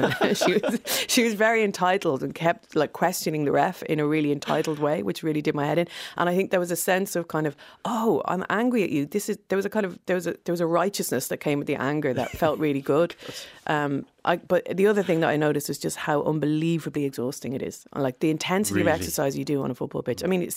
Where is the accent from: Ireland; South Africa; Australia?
Ireland; Dublin, Leinster; the kind of closer I get to the person I was when I grew up in Dublin.